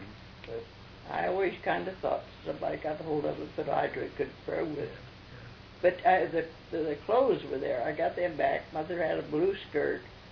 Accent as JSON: {"language": "English", "town": "La Grande", "region": "Oregon", "country": "United States", "tie": "born there", "said": "I was born in La Grande on Cherry Street."}